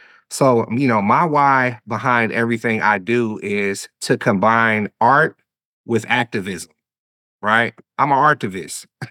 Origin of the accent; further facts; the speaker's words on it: Oakland, California, United States; I'm from East Oakland and, you know, born and raised, you know, in the Bay Area.